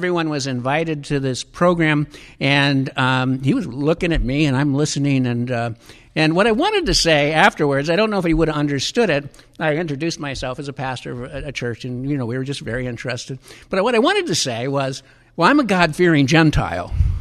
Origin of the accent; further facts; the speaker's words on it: Longmeadow, Massachusetts, United States; I grew up in Longmeadow.